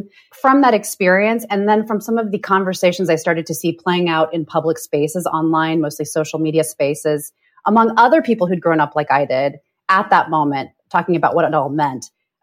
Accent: Midwest, United States; You know, I grew up evangelical in the Midwest in the 80s and 90s.

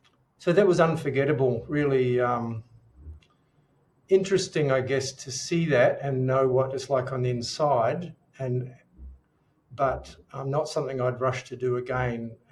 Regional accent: New Zealand; now in Melbourne, Australia; I grew up in New Zealand. I live in Melbourne, Australia now. I've lived in four countries and six or seven cities

